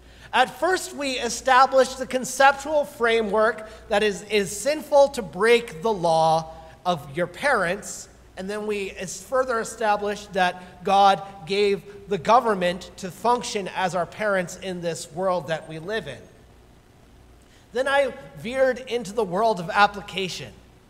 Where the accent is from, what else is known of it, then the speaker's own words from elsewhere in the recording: Fort Wayne, Indiana, United States; I come from Fort Wayne.